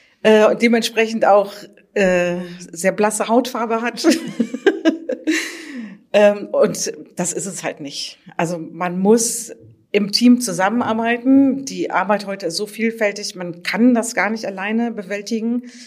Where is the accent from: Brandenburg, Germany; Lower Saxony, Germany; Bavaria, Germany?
Lower Saxony, Germany; Oldenburg; born there; über verschiedene Umwege bin ich jetzt in Oldenburg gelandet. Fun Fact nebenher, ich bin auch in Oldenburg geboren, aber nicht da aufgewachsen. Also meine Großmutter kommt daher